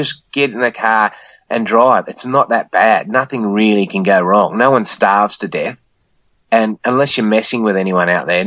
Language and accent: English; Sydney, New South Wales, Australia; and they go, where are you from? And then you go, Sydney, and they go, oh, Sydney, scary place.